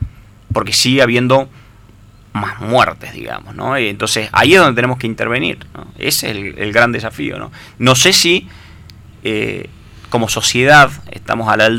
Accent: Tucumán, Argentina; Yo me pongo el sombrero de alguna forma como tucumano, representando a la sociedad tucumana, basado en mis creencias, en ciertos valores

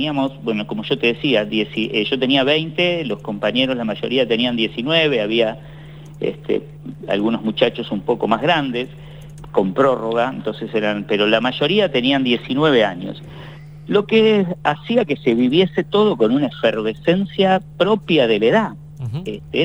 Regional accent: La Plata, Buenos Aires Province, Argentina; yo era diariero y repartía en el barrio Mondongo, así se llama el barrio de La Plata, donde yo nací y me crié.

